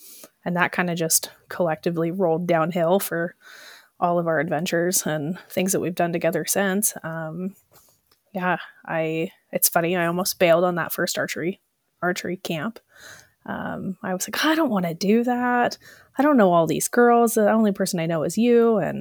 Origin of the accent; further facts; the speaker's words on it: Oregon, United States; now in Montana, United States; Well, I moved to Montana 4 years ago. I'm originally from Oregon.